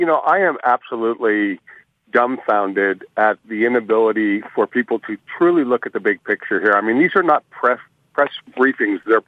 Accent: Haiti; I grew up in Haiti under François Duvalier.

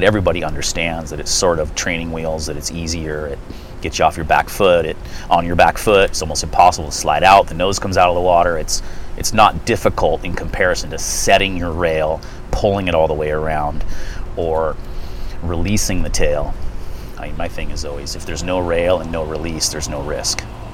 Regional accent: Santa Cruz, California, United States; I grew up in Santa Cruz. And it was paradise as a kid. I grew up in Pleasure Point.

